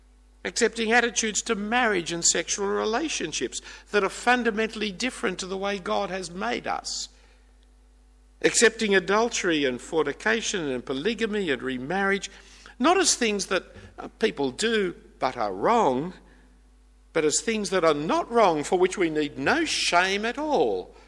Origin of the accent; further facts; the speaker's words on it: Australia; As I say, as one as an Australian who is part of what you mean blessed by the British culture.